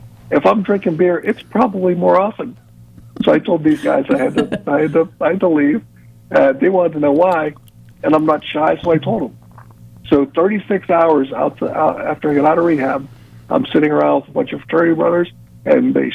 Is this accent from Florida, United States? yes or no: no; Pennsylvania, United States; I'm from Pennsylvania, so they shipped me the whole way down to a really high-end spinal cord rehab center